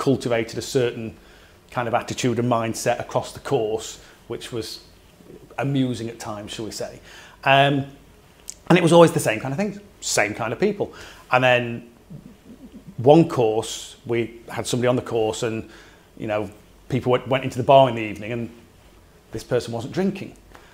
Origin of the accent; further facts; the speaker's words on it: Sheffield, Yorkshire and the Humber, United Kingdom; now in Wakefield, United Kingdom; English through and through. England born and bred. I was born and raised in Sheffield. I live in Wakefield in West Yorkshire now. But yes, yeah, as English as I think you can get. I'm of a Christian background, Church of England.